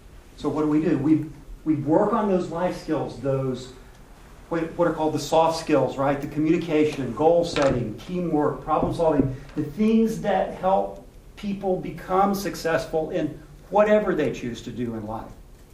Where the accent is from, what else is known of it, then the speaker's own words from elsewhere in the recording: Houston, Texas, United States; I'm from Houston. Moved down here just like 2-3 years ago, and this was something that surprised me to hear.